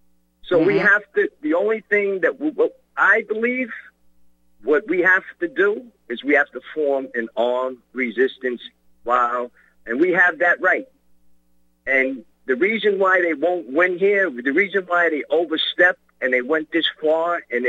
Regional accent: United States; I'm an American patriot that doesn't like what my country turned into.

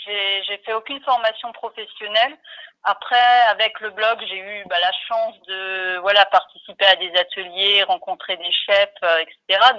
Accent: Strasbourg, Grand Est, France; je suis strasbourgeoise.

